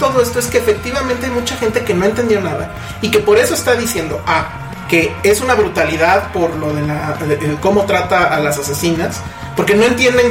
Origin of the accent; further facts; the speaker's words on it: Mexico; porque como mexicanos, en nuestra cotidianidad, nada nos obliga a saber quién es